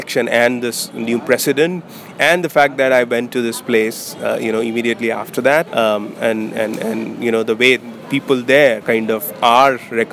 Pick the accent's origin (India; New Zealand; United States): India; coming from a small town in India.